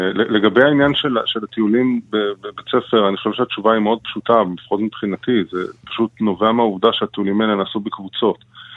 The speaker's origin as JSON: {"language": "Hebrew", "town": "Netanya", "region": "Central District", "country": "Israel", "tie": "born or raised there", "said": "כמו שבנתניה, שהעיר שאני גדלתי בה, אני זוכר את השטחים הפתוחים האלה"}